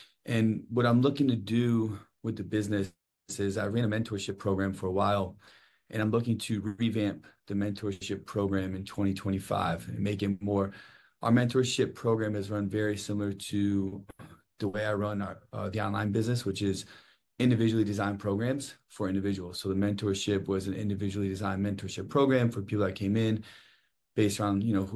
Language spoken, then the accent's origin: English; Milford, Connecticut, United States; I'm from Milford, Connecticut.